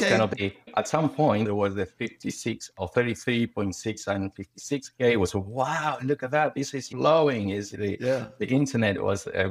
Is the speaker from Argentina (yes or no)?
yes; Argentina; English is a second language; so I am from Argentina. So I was born in Argentina. And imagine, so it was in the 80s.